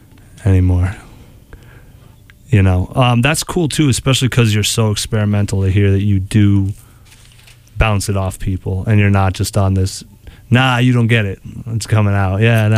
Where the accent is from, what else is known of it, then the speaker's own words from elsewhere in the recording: New Hampshire, United States; On Live Free or Die, I'm from New Hampshire.